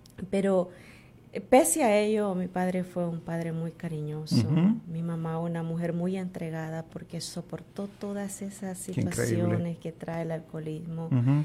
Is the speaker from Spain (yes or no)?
no; El Divisadero, Morazán, El Salvador; Yo soy de El Salvador, el divisadero de un cantón llamado San Pedro Carrizal. Fue muy humilde mi infancia